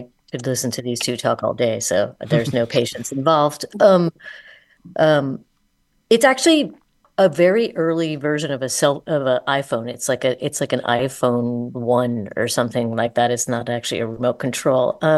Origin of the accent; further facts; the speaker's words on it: Midwest, United States; growing up in the Midwest, inherited a very tedious version of kind of heteronormativity